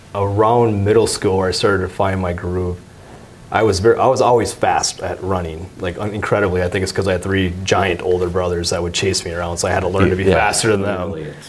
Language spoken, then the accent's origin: English; Minneapolis, Minnesota, United States; So my early life growing up, I grew up in North Minneapolis, which was very inner city at the time and still is.